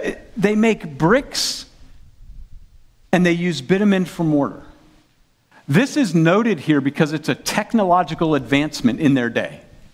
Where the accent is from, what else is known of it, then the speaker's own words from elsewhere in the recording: Carlisle, Pennsylvania, United States; I grew up in Carlisle, Pennsylvania, South Central Pennsylvania, home of Dickinson College.